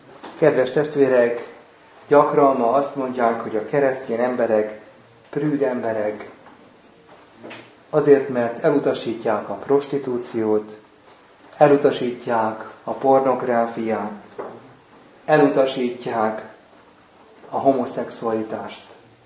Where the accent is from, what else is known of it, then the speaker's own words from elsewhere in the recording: Veresegyház, Pest, Hungary; aki Veresegyházra került a mi szülőfalunkba